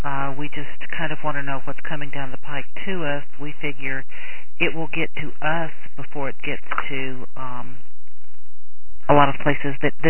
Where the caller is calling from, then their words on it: Odessa, Texas, United States; I'm calling from Odessa, Texas, which is distinctly closer to Mexico than it is to Bexar County, San Antonio.